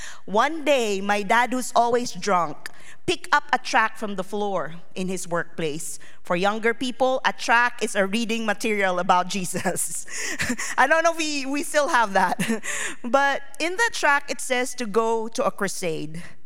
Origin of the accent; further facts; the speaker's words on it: Philippines; And growing up in the Philippines, I remember it was so difficult